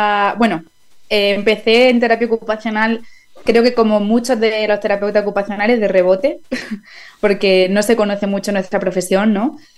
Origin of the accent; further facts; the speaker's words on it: Jaén, Andalusia, Spain; Yo soy de Jaén, pero luego trasladé el expediente a Granada.